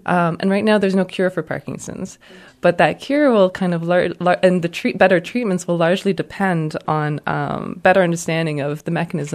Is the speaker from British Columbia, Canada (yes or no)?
no; Toronto, Ontario, Canada; moved away as an adult; I'm a scientist from Toronto in Canada. I joined the Van Andel Research Institute about a month ago.